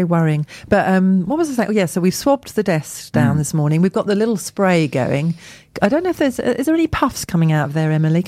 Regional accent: East of England, United Kingdom; I prefer hello, of course, because I'm English.

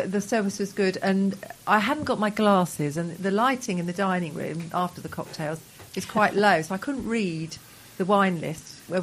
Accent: England, United Kingdom; And we're not American, we're English.

